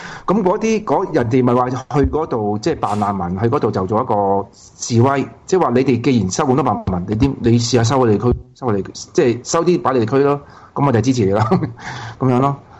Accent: China; 話如果我哋中國人翻咗中國翻唔到嚟，咁點算啊？

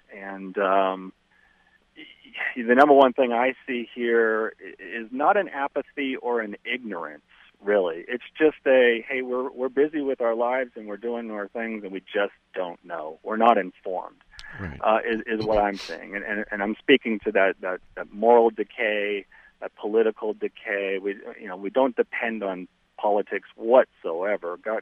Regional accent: Sacramento, California, United States; Yeah, Sacramento.

